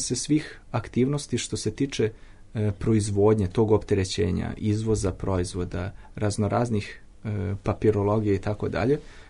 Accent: Crepaja, Vojvodina, Serbia; Ja sam rodom iz Crepe, to je jedno selo i mi tamo imamo radionicu.

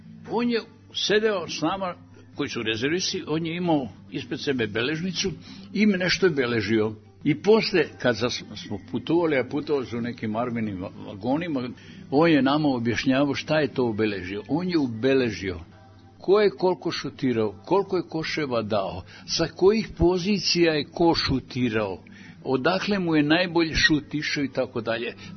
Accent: Kikinda, Vojvodina, Serbia; Iz Kikinde.

